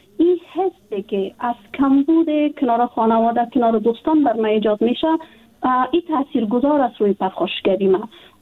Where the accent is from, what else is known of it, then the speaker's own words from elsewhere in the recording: Afghanistan; جدا از اینکه وطنم است، خانواده ام اونجا است، دوستای ما هستند، ما در افغانستان بزرگ شدیم، تحصیل کردیم، کار کردیم